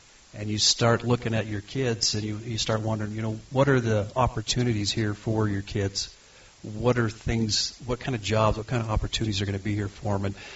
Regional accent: Utah, United States; I was born and raised in Carbon County, educated as well in Carbon County, married the prettiest girl in Carbon County. We have been here most of our lives.

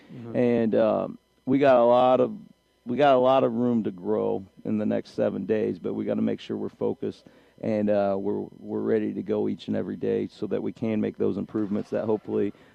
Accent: Martinsville, Indiana, United States; I grew up playing against Coach Holmes. I grew up in Martinsville, Indiana, and Martinsville, Bloomington South is a pretty big rivalry.

